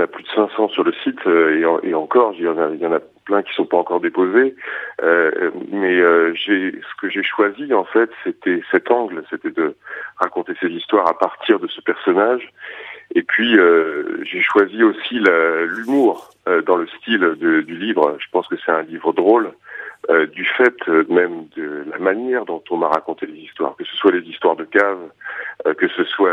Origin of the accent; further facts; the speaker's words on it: Auvergne-Rhône-Alpes, France; Ça parle, moi je suis d'Auvergne, je pense qu'on pourrait retrouver des personnages comme ça que raconte très bien par exemple dans mon coin moi